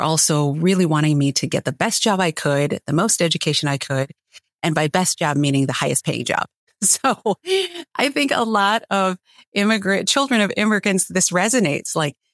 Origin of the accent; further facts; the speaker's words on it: Milwaukee, Wisconsin, United States; well, I grew up in Wisconsin, in Milwaukee. So it was very different from the Philippines that they left.